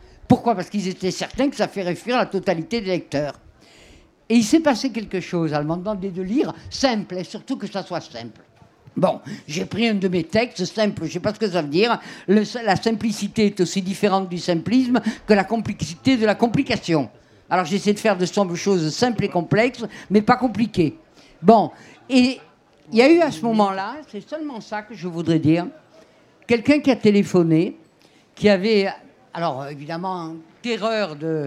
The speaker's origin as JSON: {"language": "French", "region": "Southern France", "country": "France", "accent": "Midi", "said": "J'ai un accent du Midi, mais pas de Marseille."}